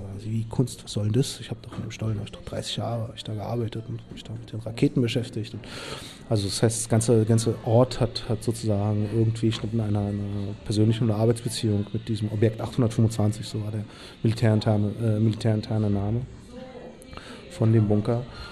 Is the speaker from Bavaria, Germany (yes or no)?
no; Berlin, Germany; born there; Und zwar bin ich selber in Berlin geboren, auf der östlichen Seite der Mauer